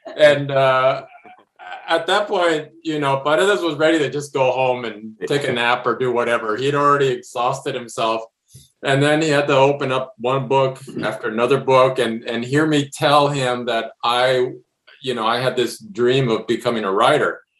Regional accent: Brownsville, Texas, United States; I did not have a in any way, shape, or form a literary background when I was growing up in Brownsville, or when I left Brownsville, and when I went to UT as an undergrad

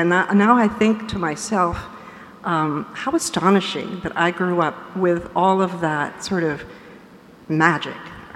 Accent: Peru; also born or lived in Lima; I was born in Lima, Peru, but I grew up in a very small little sort of village north of Peru, about 8 hours drive up

